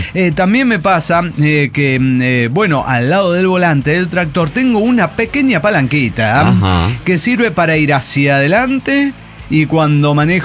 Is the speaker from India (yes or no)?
no; El Salvador; quiero contarles que soy de El Salvador